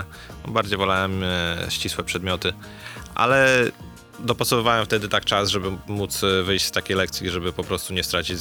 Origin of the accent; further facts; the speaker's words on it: Raczki, Podlaskie Voivodeship, Poland; No na pewno Raczki to moje dzieciństwo, tam się wychowałem, stamtąd pochodzę, ale jeżeli chodzi o reprezentowanie barw klubu, barw miasta, czuję się oczywiście jako białostoczanin